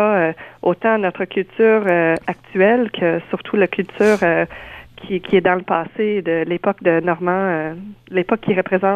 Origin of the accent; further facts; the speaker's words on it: Quebec, Canada; born there; Je suis née aussi au Québec.